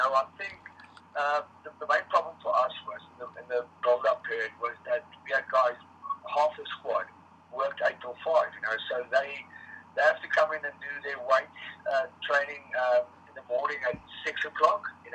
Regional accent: Namibia; Yeah, you know, I grew up in Namibia, you know, I'm from Namibia. Through and through.

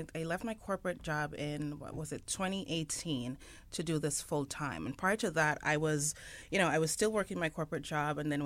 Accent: Jamaica; I grew up in Jamaica with my grandparents.

